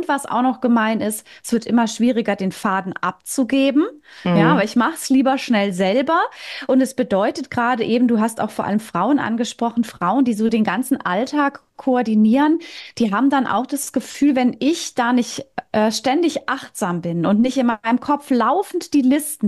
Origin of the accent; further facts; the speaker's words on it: Baden-Württemberg, Germany; ich komme aus dem Raum Stuttgart. Ich lebe hier mit meinem Mann und unseren drei Kindern